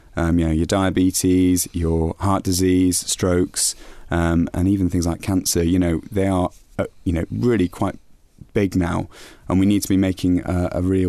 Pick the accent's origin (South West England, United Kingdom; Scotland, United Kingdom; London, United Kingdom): South West England, United Kingdom; Bristol; now in Bath, United Kingdom; And I grew up in Bristol